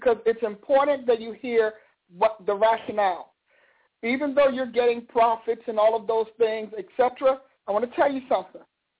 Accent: New Jersey, United States; Since I'm from Jersey, you know, I recognize that New York accent.

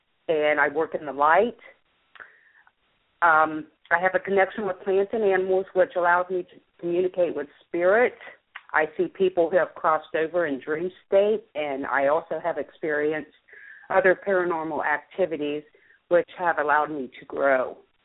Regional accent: Columbus, Ohio, United States; I was born and raised in Columbus, Ohio. Just recently moved here about 5 months ago.

